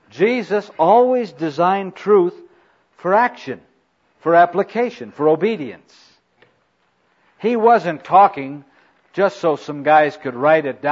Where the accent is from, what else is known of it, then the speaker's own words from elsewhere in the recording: United States; I'm a Christian, I'm an American, I'm a citizen, I'm a taxpayer and a voter and a lot of other things, but I'm not a disciple.